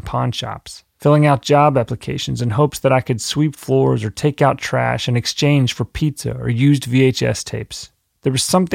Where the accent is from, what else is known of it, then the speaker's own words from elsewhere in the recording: Fort Worth, Texas, United States; As a little boy, growing up in Fort Worth, Texas